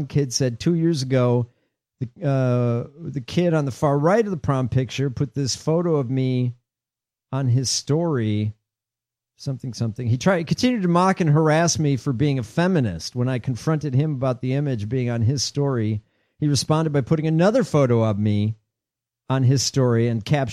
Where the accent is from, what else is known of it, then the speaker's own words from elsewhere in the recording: Baraboo, Wisconsin, United States; different parts of the world now that we're from Baraboo or I know from Baraboo.